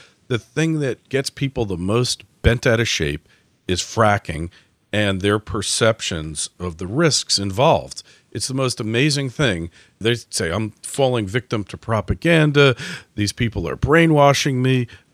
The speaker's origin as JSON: {"language": "English", "region": "New Jersey", "country": "United States", "tie": "born or raised there", "said": "I grew up in Jersey, on the New Jersey Turnpike, and there was an elevated section where you could see the entire New York City skyline"}